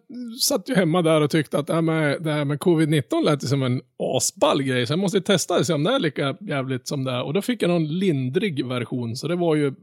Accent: Norrland, Sweden; Ja, nej, även fast jag är norrlänning då. Jag utger mig för våra norrlänning.

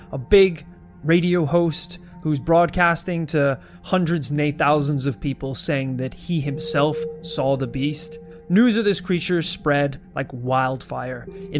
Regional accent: United States; born there; I was born in America. But I don't remember gunfire being a huge part of it.

